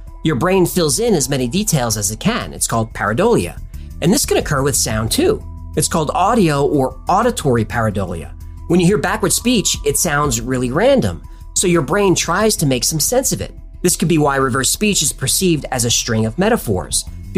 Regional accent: United States; And I can understand either of these, but I'm an American.

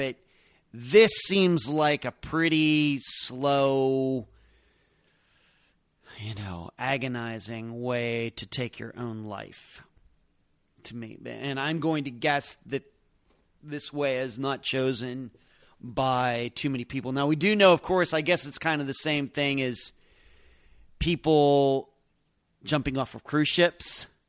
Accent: Leechburg, Pennsylvania, United States; in a town called Vandergrift, which is in Westmoreland County, and which is near where I grew up in Leechburg

